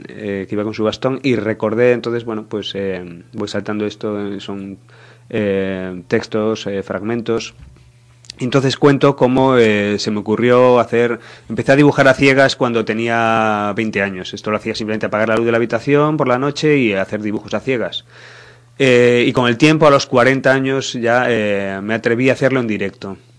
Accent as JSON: {"language": "Spanish", "town": "A Coruña", "region": "Galicia", "country": "Spain", "said": "no viví aquella época aquí, ya que soy de Coruña"}